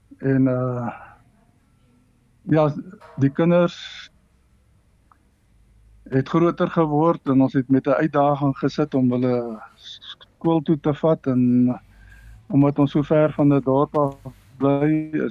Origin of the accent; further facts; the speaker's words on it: Wolmaransstad, North West, South Africa; Ek het groot geword in Wommerandstad omgeving, so 10 kilo's buitenkant Wommerandstad op die Bloemhofpad.